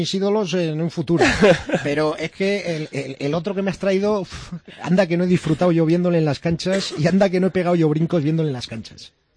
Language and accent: Spanish; Valladolid, Castile and León, Spain; yo soy vallisoletano, pago mis impuestos